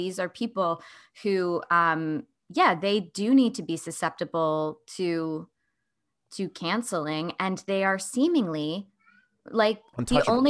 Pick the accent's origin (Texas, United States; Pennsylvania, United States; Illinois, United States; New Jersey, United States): Pennsylvania, United States; Hershey; I grew up in Hershey, right. And right in the middle